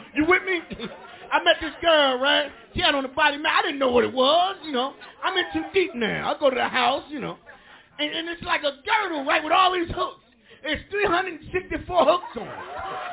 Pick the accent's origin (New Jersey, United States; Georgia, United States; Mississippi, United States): New Jersey, United States; Newark; now in Compton, United States; I did what any thug, first of all, I'm from Newark. I live in Compton now.